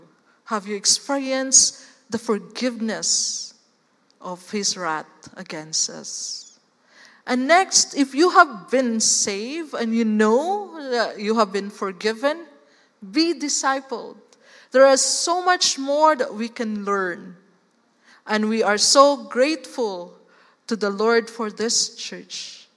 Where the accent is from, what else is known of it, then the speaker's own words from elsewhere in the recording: Philippines; we are Filipino. Pinili na, pinino pa. That we can easily adopt, we can go to anywhere else, and we can be a courier, an ambassador, a ministry of reconciliation to as many countries as possible. So it is now with us, the challenge for us Filipinos.